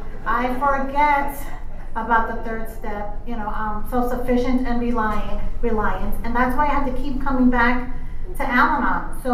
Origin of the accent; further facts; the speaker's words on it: New York, United States; now in Palm Springs, United States; So I'm from New York and I'm an opportunist